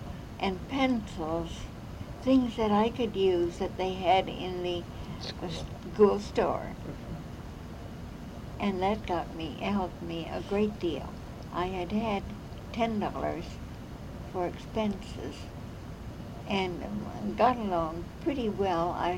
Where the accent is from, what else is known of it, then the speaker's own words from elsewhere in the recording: Anamosa, Iowa, United States; And her family were from Anamosa, and I was from Anamosa.